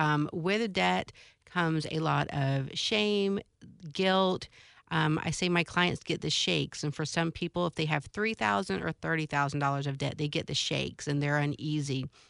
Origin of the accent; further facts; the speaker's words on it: Jacksonville, Florida, United States; Well, I'm a Jacksonville native, so I grew up. This is my hometown.